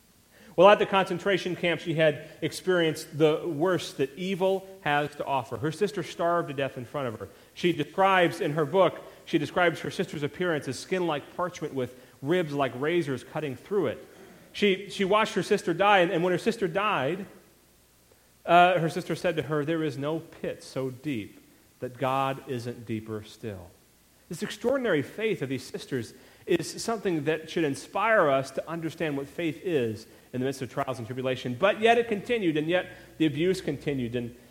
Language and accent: English; United States; as an American, as a person who remembers what it felt like to see so much evil in your own country